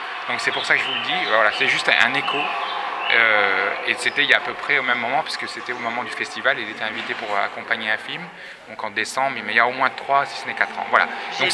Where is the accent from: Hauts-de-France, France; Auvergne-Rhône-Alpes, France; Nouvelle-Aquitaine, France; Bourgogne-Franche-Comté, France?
Bourgogne-Franche-Comté, France; Belfort; Je viens de Belfort